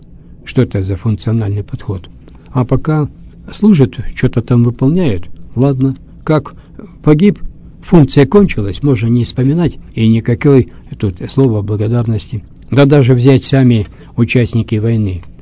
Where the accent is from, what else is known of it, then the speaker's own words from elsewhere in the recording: Yekaterinburg, Sverdlovsk Oblast, Russia; born there; я родился в Свердловске, но родители-то мои бежали из крестьянских земель Вологодской области